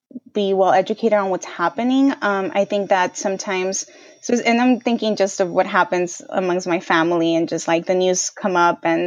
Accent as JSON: {"language": "English", "town": "Bell Gardens", "region": "California", "country": "United States", "tie": "born or raised there", "said": "Yes, I was born and raised in LA, specifically Bell Gardens in Southeast LA."}